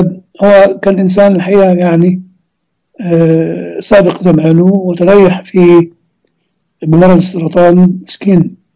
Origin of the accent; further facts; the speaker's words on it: Egypt; وانا اعتقد كان موجود عندنا في مصر بس مستخبي يعني تحت السجاده